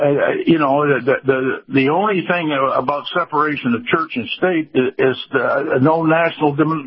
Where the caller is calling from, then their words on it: Tampa, Florida, United States; from Tampa.